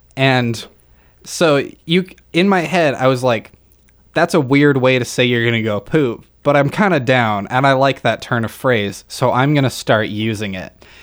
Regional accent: Alberta, Canada; I'm from Berta.

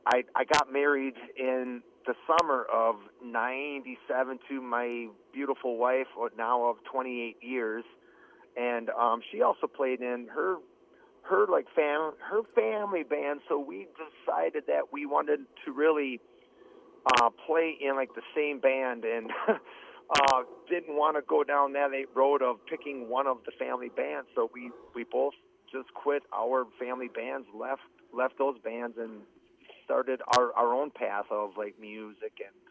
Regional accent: Ripon, Wisconsin, United States; I was born and raised in Ripon, Wisconsin, which is right down the road from where I live now.

